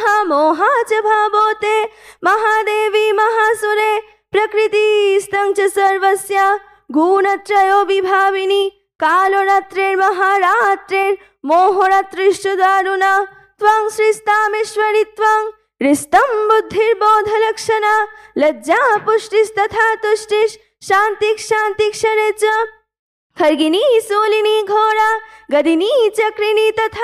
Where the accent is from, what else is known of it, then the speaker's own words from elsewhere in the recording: Kolkata, West Bengal, India; मैं कोलकाता से हूँ और मैं 12 साल की हूँ।